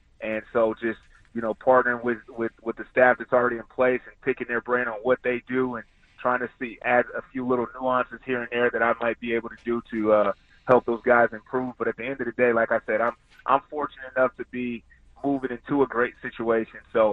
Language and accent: English; California, United States; Well, a lot of it came down to the fact that I'm from California originally